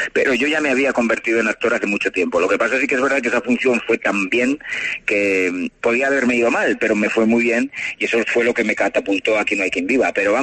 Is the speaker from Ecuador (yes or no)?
no; Calahorra, La Rioja, Spain; now in Madrid, Spain; Yo desde pequeño he tenido una familia en La Rioja, en Calahorra, de donde soy.